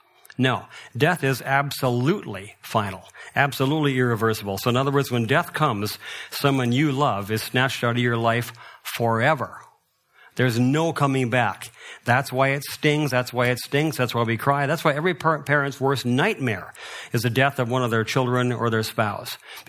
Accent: Abbotsford, British Columbia, Canada; I have to say it because I'm from Abbotsford, so I got to have to bring in the blueberries here.

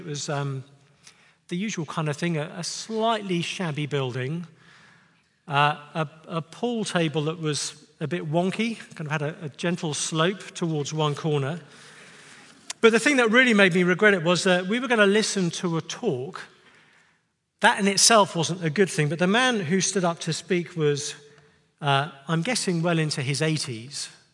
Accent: United Kingdom; Apologies for my strange way of speaking. I am from the United Kingdom. I know I sound like I should have a job on the Death Star.

